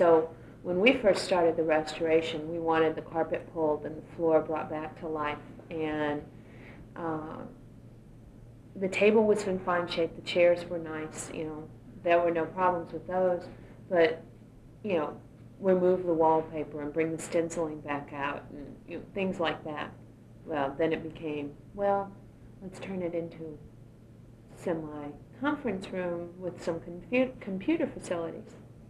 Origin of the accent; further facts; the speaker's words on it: Indiana, United States; moved away as an adult; Indiana. Moved out here in 1979 to marry my husband.